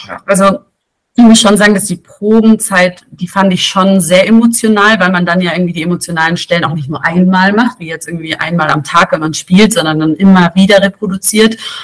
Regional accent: Berlin, Germany; das Luxuserlebnis gehabt, in meiner Heimat zu spielen, in Berlin

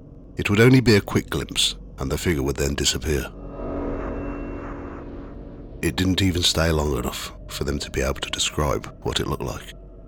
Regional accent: Redditch, West Midlands, United Kingdom; a collection of ghost stories that I've collected from my hometown over the last 20 years.

